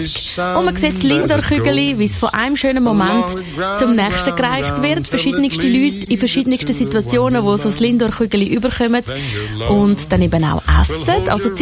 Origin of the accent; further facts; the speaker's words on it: Switzerland; Also ich als Schweizerin würde natürlich nicht abgeholt